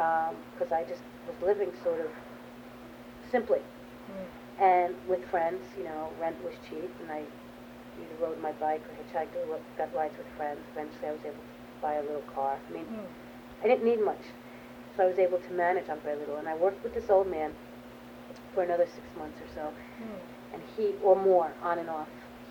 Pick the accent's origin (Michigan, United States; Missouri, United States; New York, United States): New York, United States; New York City; then I moved back to New York City, because I was from New York, and I was getting bored in the country. I'd spent 8 years there